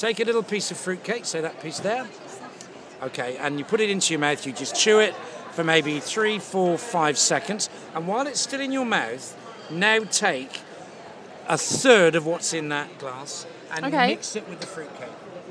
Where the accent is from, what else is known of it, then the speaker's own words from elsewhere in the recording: South West England, United Kingdom; growing up in Cornwall